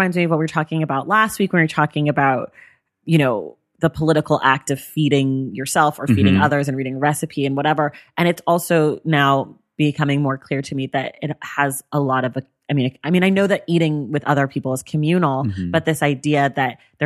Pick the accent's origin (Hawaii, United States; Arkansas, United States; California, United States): California, United States; And we're from the Bay Area, so that restaurant has always like kind of loomed over, you know, our heads.